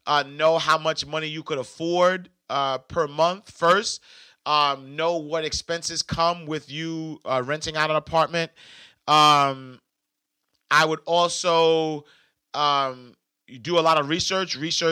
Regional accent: Harlem, New York, United States; You know, I'm from Harlem. My wife from Brooklyn.

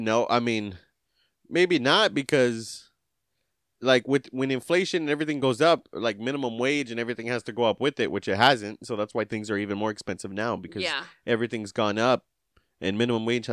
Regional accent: Houston, Texas, United States; I grew up in Houston.

